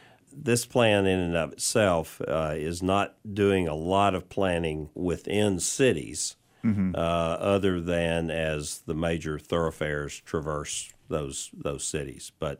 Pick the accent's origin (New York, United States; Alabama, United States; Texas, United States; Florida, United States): Texas, United States; Greenville; I can remember as a boy, because I'm from Greenville, but riding the train from Greenville to Waco and on right. to San Antonio.